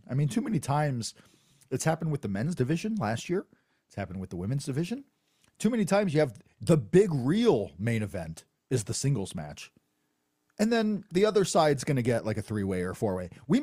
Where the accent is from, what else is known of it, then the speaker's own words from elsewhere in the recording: Indianapolis, Indiana, United States; This in Indianapolis, Indiana, in my home state. … for nothing. I'm from here.